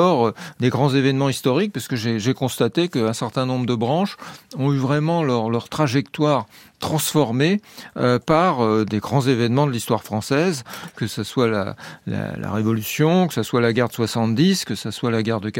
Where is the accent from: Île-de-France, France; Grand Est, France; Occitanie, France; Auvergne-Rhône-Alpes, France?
Île-de-France, France; Paris; c'est juste le quartier latin, mais les différentes branches de ma famille, effectivement, viennent de trois grandes régions. Du côté de mon père, c'est la Bourgogne. Du côté de ma mère, c'est le Berry.